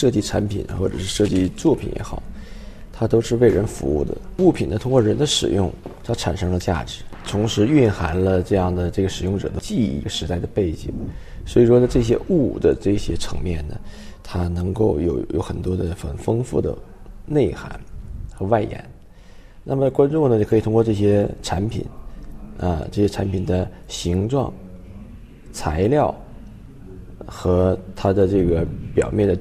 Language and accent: Chinese; Northeast China, China; moved away as an adult; now in France; 我是来自中国东北，在法国学习了差不多到现在已经生活学习20年了。